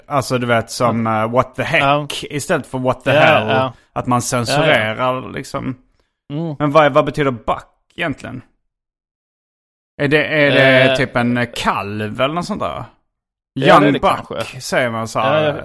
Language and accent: Swedish; Skåne, Sweden; trots att jag är skåning själv från början